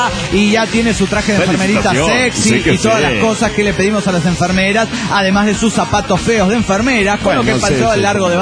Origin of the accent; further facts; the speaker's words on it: Managua, Nicaragua; de Managua, Nicaragua!